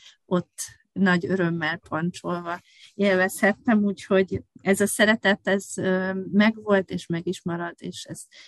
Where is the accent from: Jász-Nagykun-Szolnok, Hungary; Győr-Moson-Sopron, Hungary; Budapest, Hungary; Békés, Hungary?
Győr-Moson-Sopron, Hungary; Győr; Én győri lány vagyok, úgyhogy ugye a vizek városában számunkra nagy jelentőséggel rendelkezik.